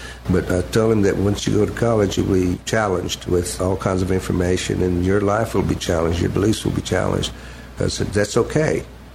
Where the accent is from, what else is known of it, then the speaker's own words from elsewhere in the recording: Seminole, United States; when I was growing up in Seminole.